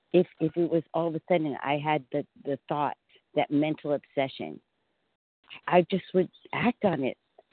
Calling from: Franklin, Tennessee, United States; From Franklin, Tennessee.

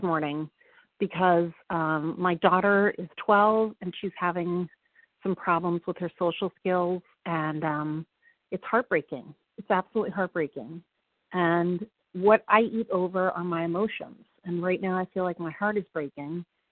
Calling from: Virginia, United States; I'm calling in from Virginia

